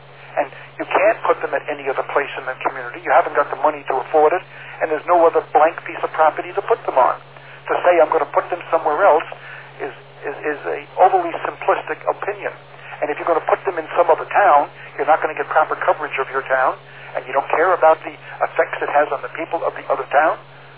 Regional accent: Farmingdale, New York, United States; Farmingdale was my hometown from 1956 to, oh, wait a minute now, 1946 to 1956. For a 10-year period of time, Farmingdale was my hometown.

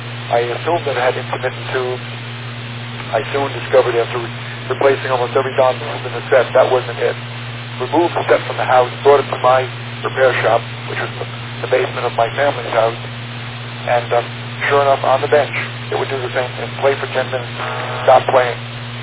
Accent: Middle Island, New York, United States; There was a particular set in my hometown where I was the chief repair person in Middle Island, Long Island.

